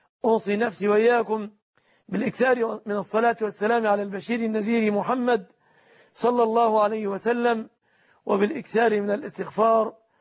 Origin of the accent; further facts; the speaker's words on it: Egypt; أن يحفظ بلادنا مصر